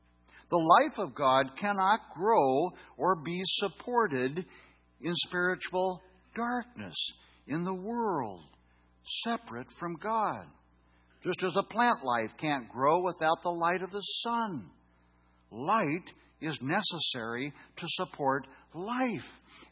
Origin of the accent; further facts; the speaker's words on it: Nebraska, United States; moved away as an adult; When I grew up in Nebraska, there's not a lot of oceanfront property. I read about oceans. I saw pictures of oceans. But when I came to California in my early 20s, I saw oceans.